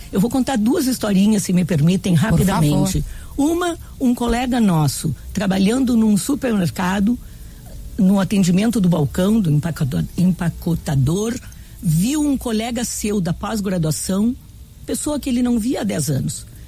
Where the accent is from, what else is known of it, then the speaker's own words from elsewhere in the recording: Rio Grande do Sul, Brazil; nós fizemos do nosso jeito, como bons gaúchos que somos.